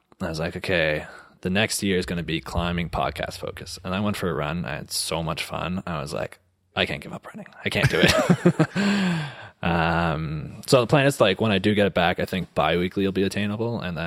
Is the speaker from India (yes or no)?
no; Cape Breton, Nova Scotia, Canada; I'm from Cape Breton originally. I grew up on Alma Dam, so on the east coast of Cape Breton, kind of the other side that leads on. I grew up on a farm.